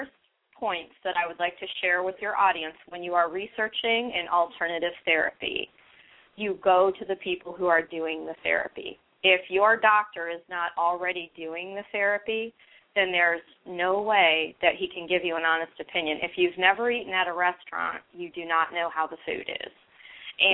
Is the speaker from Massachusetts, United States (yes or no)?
yes; Worcester, Massachusetts, United States; And so I grew up in Worcester, and I went to the College of Worcester